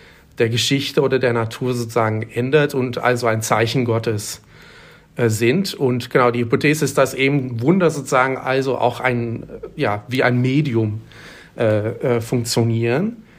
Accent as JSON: {"language": "German", "country": "Netherlands", "second_language": "German", "lives_now": "Hamburg, Germany", "said": "Spricht sich so aus, weil ich eigentlich aus den Niederlanden komme, oder nicht eigentlich, sondern ich komme aus den Niederlanden"}